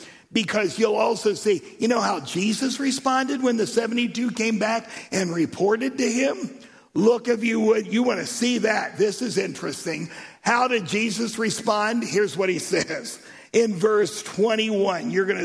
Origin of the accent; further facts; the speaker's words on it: Jerusalem, Jerusalem District, Israel; I said, "I grew up in Jerusalem."